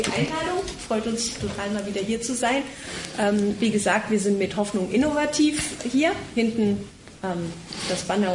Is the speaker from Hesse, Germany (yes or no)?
yes; Grebenstein, Hesse, Germany; Ich bin in Grebenstein aufgewachsen.